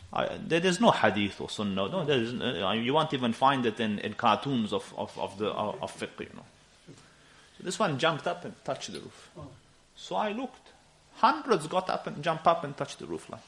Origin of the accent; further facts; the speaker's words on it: Afghanistan; Our background is, we're also a bit sensitive, you know. So, we come from Afghanistan, you see, so our people are a bit more on the other side.